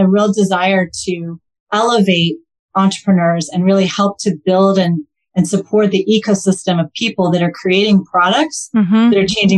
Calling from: Denver, Colorado, United States

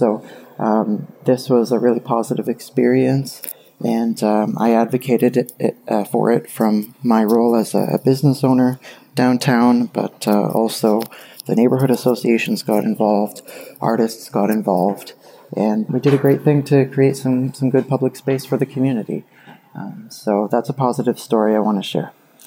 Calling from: Kitchener, Ontario, Canada; I'm calling from Kitchener, Ontario.

